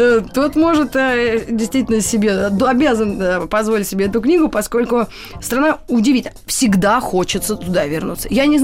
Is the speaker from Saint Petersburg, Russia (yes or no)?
no; Moscow, Russia; я как москвичка такая мерзопакостная с акцентом, сноб такой отвратительный.